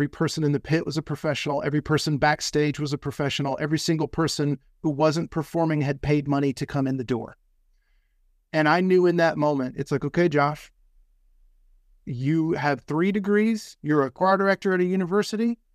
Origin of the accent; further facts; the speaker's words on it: Fayetteville, North Carolina, United States; a performance at Snyder Memorial Baptist Church in Fayetteville, North Carolina. Fayetteville is my hometown. And that was the first time that I conducted a concert in my hometown.